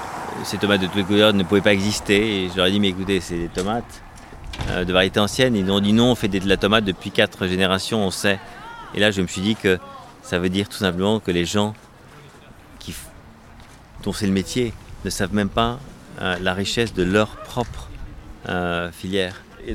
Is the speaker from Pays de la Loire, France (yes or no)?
no; Normandy, France; j'ai été élevé aussi en Normandie, dans un potager, dans des fermes, à la laiterie, dans une scierie, dans les bois